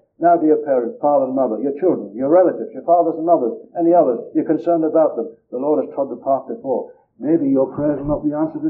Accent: Scotland, United Kingdom; We're here from Scotland, brother, to strengthen the hands of the brethren who are preaching what's right.

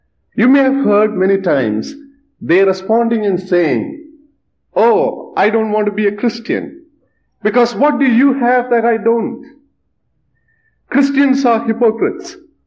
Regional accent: Bangalore, Karnataka, India; Susan and I come from Bangalore, and we come from one of the largest assemblies in India

